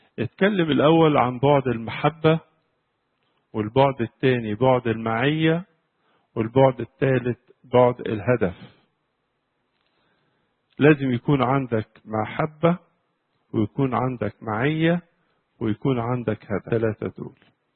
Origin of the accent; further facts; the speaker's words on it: Egypt; التي اعتقد انها اجمل كنيسه اثريه عندنا في مصر وربما في العالم كله